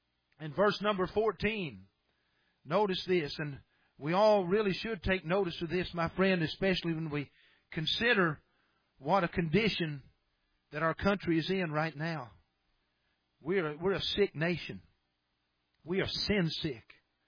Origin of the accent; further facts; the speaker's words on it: Kentucky, United States; Boy, I tell you, I'm from Kentucky. I like food, and I appreciate whoever did that.